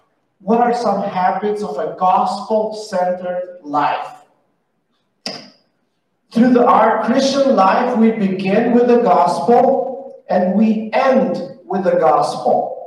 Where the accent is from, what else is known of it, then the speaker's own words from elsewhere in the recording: Albania; English is a second language; I am originally from Albania, so I grew up in Albania, and Albania, it was a communist country.